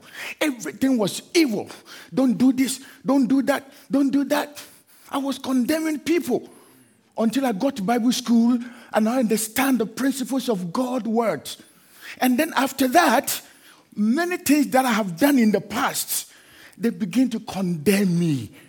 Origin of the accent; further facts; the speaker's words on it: Ghana; I come from West Africa, a country called Ghana.